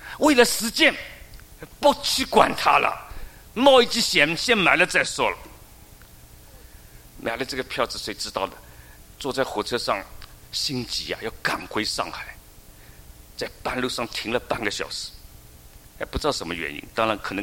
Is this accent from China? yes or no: no; United States; 我们美国人很喜欢讲时间就是金钱